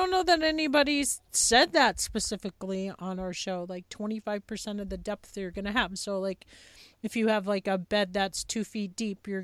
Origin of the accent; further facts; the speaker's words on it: New York, United States; moved away as an adult; now in Montana, United States; Yeah, I grew up on Long Island, and I moved to Montana when I was 20.